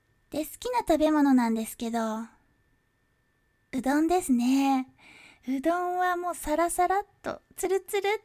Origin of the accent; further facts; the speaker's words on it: Kyushu, Japan; 出身は九州です。